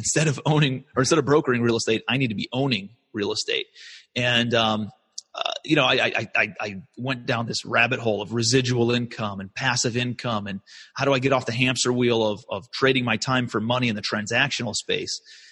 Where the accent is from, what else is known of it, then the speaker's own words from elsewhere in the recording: Cleveland, Ohio, United States; moved away as an adult; now in New York City, United States; And so I'm from Cleveland, Ohio originally. I moved out to New York City.